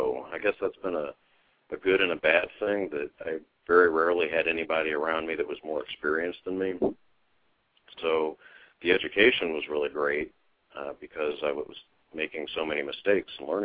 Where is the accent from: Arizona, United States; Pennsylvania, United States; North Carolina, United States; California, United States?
Pennsylvania, United States; Pittsburgh; but probably my teen years growing up in the Pittsburgh area brought it into focus